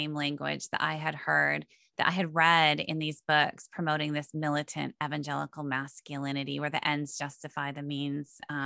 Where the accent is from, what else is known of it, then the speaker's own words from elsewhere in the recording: Iowa, United States; So I'm a Midwesterner. I grew up in a small town in Iowa, a Dutch ethnic community.